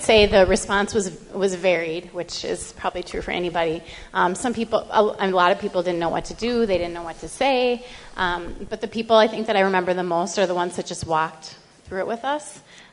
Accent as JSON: {"language": "English", "town": "Arden Hills", "region": "Minnesota", "country": "United States", "tie": "born or raised there", "said": "I grew up in Arden Hills. I actually went to this junior high school"}